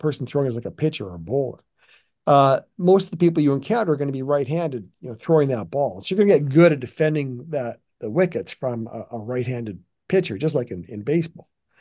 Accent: Western Canada, Canada; growing up in Western Canada, people do play cricket.

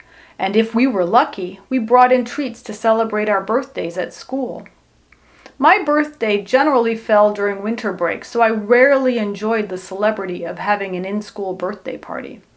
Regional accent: Karlsruhe, Baden-Württemberg, Germany; Growing up in Germany was a magical existence.

